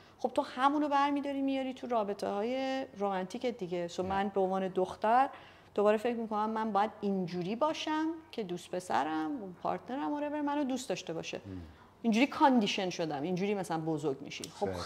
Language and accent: Persian; Iran; حالا ما ایرانیم اگه تو ایران من فکر میکنم